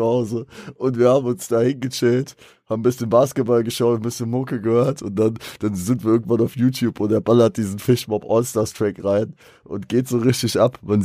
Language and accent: German; Frankfurt, Hesse, Germany; Das müssen wir ganz selbstkritisch als Frankfurter sagen.